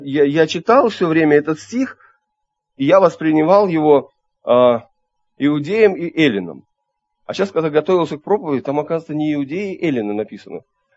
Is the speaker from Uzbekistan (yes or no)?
yes; Tashkent, Uzbekistan; я родом из Узбекистана. И вот в дни моей юности в Ташкенте, например, в столице